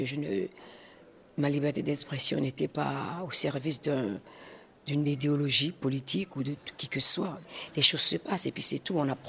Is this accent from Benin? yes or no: yes; Benin; moved away; Quand je suis partie du Bénin, j'ai fait mon premier disque.